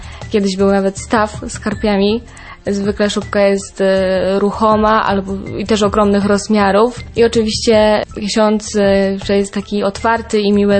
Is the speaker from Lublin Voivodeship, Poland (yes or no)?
no; Lesser Poland, Poland; Ja również wtedy nie wyjeżdżam do mojej rodzinnej miejscowości, która znajduje się w województwie małopolskim.